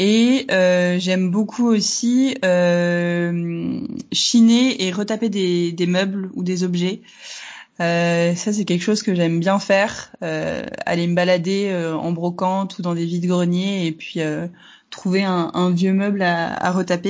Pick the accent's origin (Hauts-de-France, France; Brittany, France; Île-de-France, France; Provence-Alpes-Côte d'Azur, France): Hauts-de-France, France; je viens des Hauts-de-France. Enfin, j'ai habité pendant 15, 20, ouais, presque 20 ans